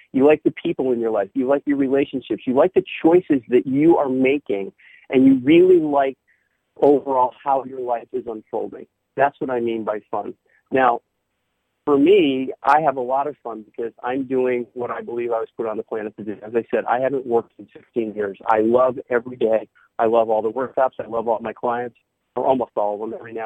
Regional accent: New England, United States; now in West Coast, United States; But I grew up in New England, and it's a very provincial area of the country.

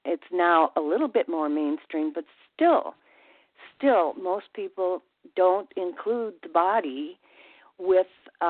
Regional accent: Minneapolis, Minnesota, United States; moved away as an adult; I came from Minneapolis, Minnesota to go to college at UCLA

